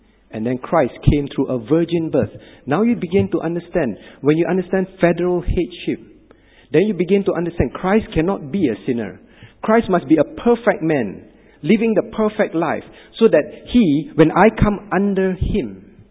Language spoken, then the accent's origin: English; Singapore; They give birth to me, I'm a Singaporean. I wanted to be American, for example, I can't. I'm born Singaporean.